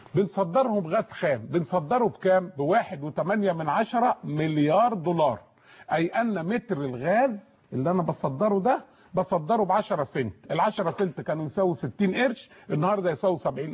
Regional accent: Egypt; انا مصري الغلبان

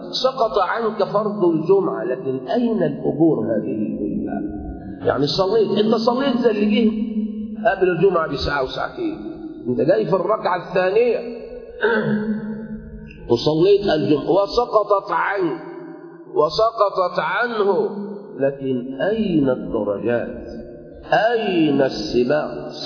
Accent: Egypt; إحنا عندنا كمصريين

